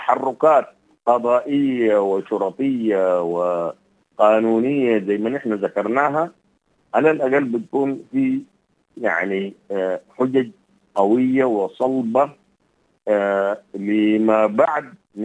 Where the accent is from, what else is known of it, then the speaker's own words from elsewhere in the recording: Sudan; احنا كسودانيين بنغفلها